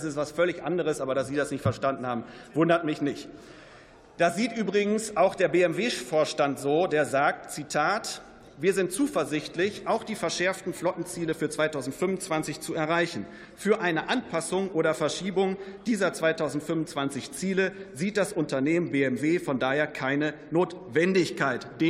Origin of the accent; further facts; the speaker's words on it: North Rhine-Westphalia, Germany; ich komme vom Land. Ich bin im Münsterland groß geworden